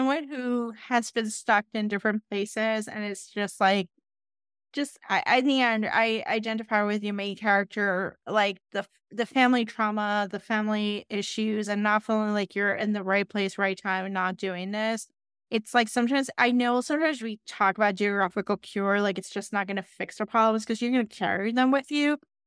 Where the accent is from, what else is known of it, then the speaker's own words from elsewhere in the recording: Puerto Rico; I grew up in Puerto Rico, so I'm used to hurricanes. I've pretty have experienced them most of my life, except the 20 years I live up north.